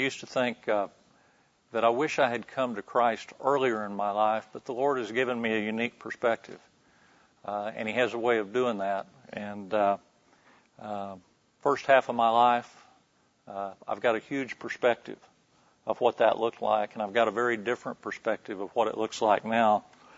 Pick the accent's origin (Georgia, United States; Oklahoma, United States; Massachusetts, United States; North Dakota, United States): Oklahoma, United States; Oklahoma City; born there; I was born in Oklahoma City.